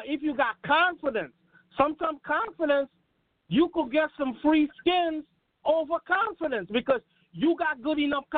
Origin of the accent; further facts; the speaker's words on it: New York, United States; I'm from New York, bro.